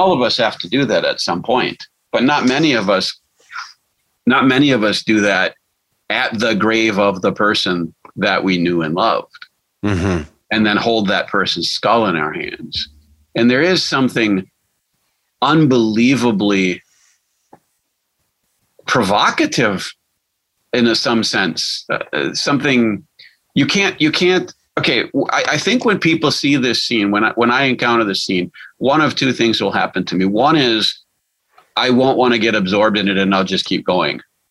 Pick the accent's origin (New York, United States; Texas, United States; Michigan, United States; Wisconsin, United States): Wisconsin, United States; Milwaukee; When I was a boy, I grew up in Milwaukee